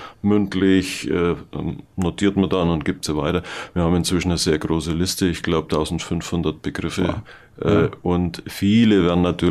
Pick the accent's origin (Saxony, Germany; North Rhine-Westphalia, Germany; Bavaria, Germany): Bavaria, Germany; Ich bin erst Franke, dann bin ich Bayer und auf jeden Fall muss man sagen, Mensch, ich bin in Franken. Wir leben, also gerade im östlichen Oberfranken, wir haben noch Prag näher als noch München oder Berlin.